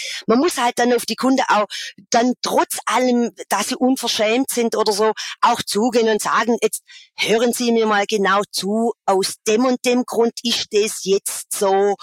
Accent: Biesingen, Saarland, Germany; also bei uns in Biesingen sagt man Brätli.

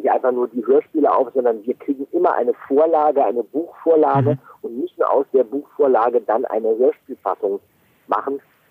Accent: Berlin, Germany; Ich bin aus Berlin, Olli ist auch aus Berlin, Jens wohnt in Hamburg.

